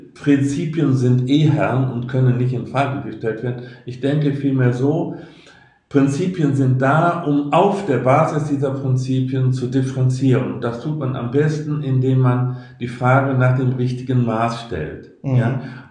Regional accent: Rhineland, Germany; ich bin ja ein Rheinländer, du ja auch, nicht?

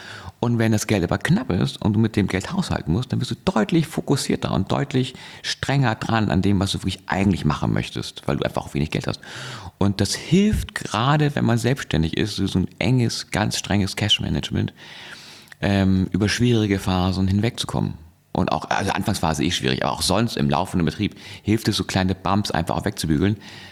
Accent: Hamburg, Germany; ich komme aus Hamburg

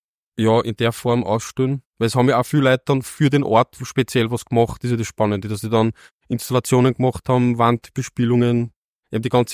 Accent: Vienna, Austria; moved away as an adult; also born or lived in Salzburg; Nein, ich bin aus Wien Simmering.

